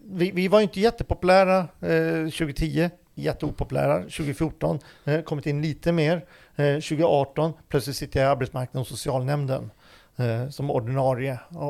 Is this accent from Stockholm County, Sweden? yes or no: yes; Tyresö, Stockholm County, Sweden; Nej, men jag är född och uppvuxen här i Tyresö.